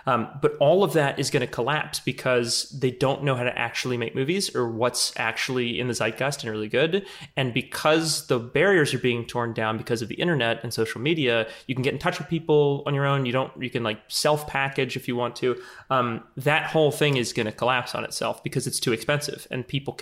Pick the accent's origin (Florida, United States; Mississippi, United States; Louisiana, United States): Louisiana, United States; New Orleans; She comes from New Orleans. I'm from New Orleans.